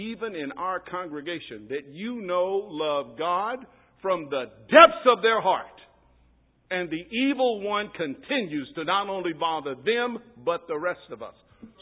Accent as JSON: {"language": "English", "country": "United States", "said": "Being an American, I'm clueless."}